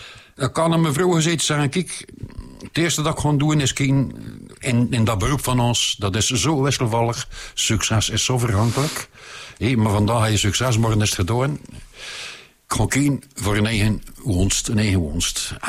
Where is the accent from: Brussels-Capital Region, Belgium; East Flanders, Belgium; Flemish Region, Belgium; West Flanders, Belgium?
Flemish Region, Belgium; Bruges; born there; een plote op te pakken van mijn Brugge. Mijn geboortestad